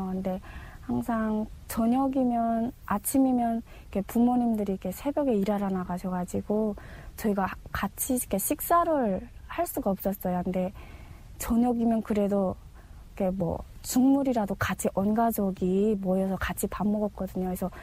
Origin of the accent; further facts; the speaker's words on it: Haeju, South Hwanghae, North Korea; now in South Korea; 저는 부산보다도 너무 가까운 항해남도 해주시 시골에서 자랐는데요. 또 저희 고향엔 되게 북한의 5대 명산인 구월산이 있어요. 그 구월산이 마주 보이는 곳으로 저는 자랐습니다.